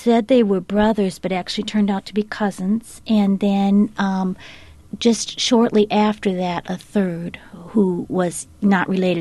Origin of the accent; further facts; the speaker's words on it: Minnesota, United States; I grew up with in Minnesota